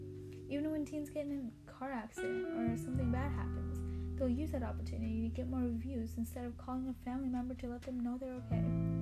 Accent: Nepal; I was born in Nepal, that one small country in between India and China. And unlike my grandma, I lived in the city.

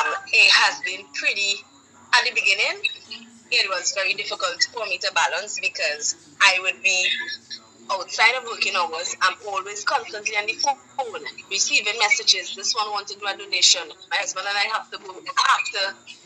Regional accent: St. Vincent & Grenadines; also born or lived in Trinidad and Tobago; Being a born Trinidadian and also growing up in Vincent for a number of years, I am sure I can speak on behalf of a lot of Vincentians.

